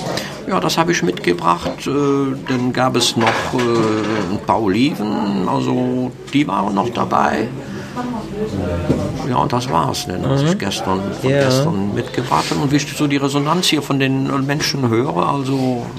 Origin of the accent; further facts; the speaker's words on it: Mönchengladbach, North Rhine-Westphalia, Germany; Ich komme aus Mönchengladbach